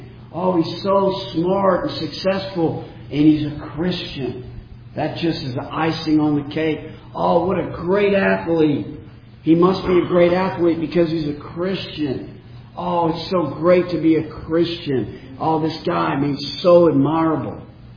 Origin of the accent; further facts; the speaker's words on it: Houston, Texas, United States; I'm not from here. I'm from Houston, Texas.